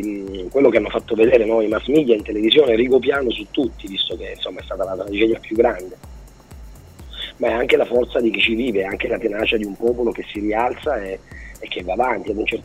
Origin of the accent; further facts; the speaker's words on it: Abruzzo, Italy; sono abruzzese, abito nella zona fatidica, no, tra virgolette